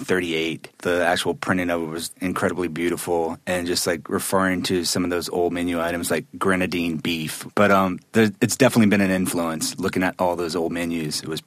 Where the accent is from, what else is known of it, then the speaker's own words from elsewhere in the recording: New Orleans, Louisiana, United States; Actually, I'm from New Orleans